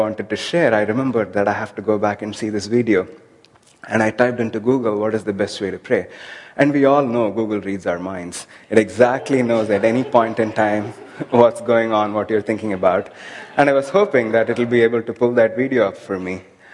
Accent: India; growing up in India

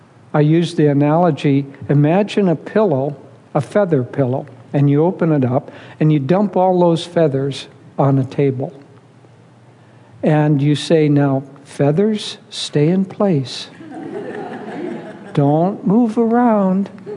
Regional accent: Minnesota, United States; I grew up in Minnesota. Apparently, there's a huge mall there, mega mall there.

